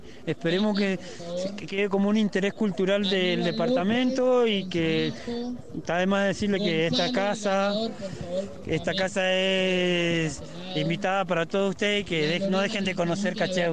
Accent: Luján, Buenos Aires Province, Argentina; somos nativos de Luján, pero que nos dedicamos a esto hace 15 años. Lo traemos de herencia de nuestra familia, somos cuarta generación en esta zona

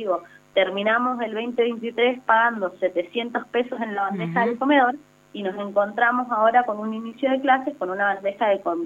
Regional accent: San Carlos, Mendoza, Argentina; las estudiantes que venimos del interior de la provincia, yo particularmente soy de San Carlos

